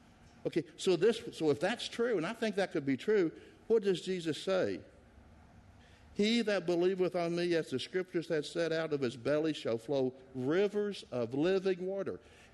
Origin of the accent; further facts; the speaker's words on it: Oklahoma, United States; I grew up in Oklahoma. Okay, I think Oklahoma's a great place, you know.